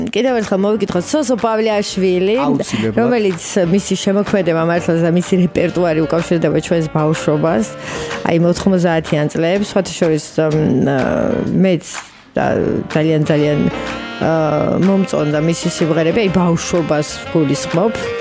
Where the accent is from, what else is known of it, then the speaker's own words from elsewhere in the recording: Tbilisi, Georgia; მადლობა ღმერთს, რომ თბილისელი ვარ.